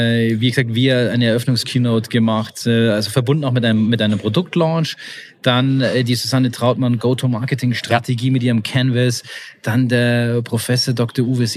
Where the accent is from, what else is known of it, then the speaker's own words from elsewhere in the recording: Bavaria, Germany; Das wir als, oder ich als Bayer verstehe ihn ganz gut.